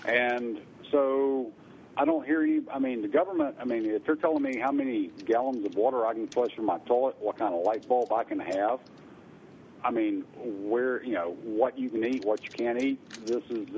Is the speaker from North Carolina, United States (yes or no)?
yes; North Carolina, United States; I am from North Carolina, and I can legally say y'all.